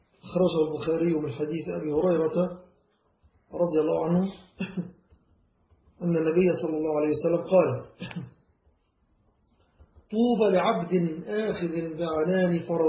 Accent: Egypt; يقول هذا عندنا في مصر نقول هذا غلبان

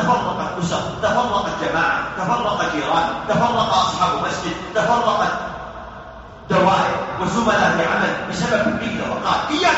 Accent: Saudi Arabia; في بلادنا المملكة العربية السعودية

